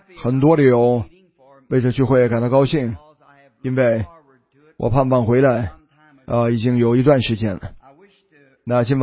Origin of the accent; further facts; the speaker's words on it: South, China; 我是南方人，对我来说是晚餐。